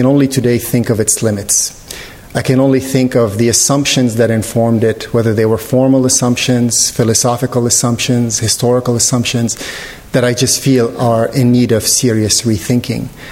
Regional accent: Lebanon; now in United States; I grew up in Lebanon. I grew up during the years of the Lebanese hot wars, which are ongoing, it seems, maybe. But I left Lebanon in 1984 to come to the United States, and stayed in the United States

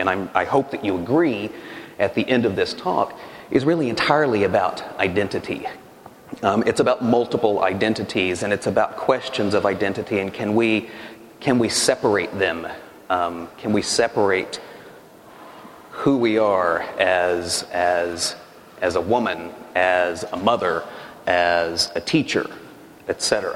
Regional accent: Texas, United States; me to wake up every morning as a man, as a white man, as a gay white man, as a gay white male artist, as a Texan, as an American?

